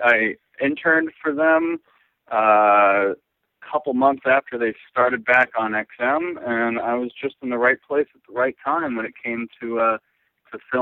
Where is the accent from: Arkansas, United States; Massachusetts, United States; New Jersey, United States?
New Jersey, United States; because I grew up in Jersey, and you know, it's like a requisite to just love Kevin Smith if you're from Jersey.